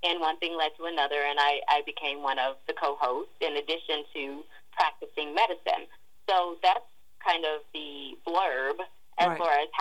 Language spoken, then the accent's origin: English; Louisiana, United States; I'm from Louisiana, Vicki. So in Louisiana, we are not accustomed to that type of cold.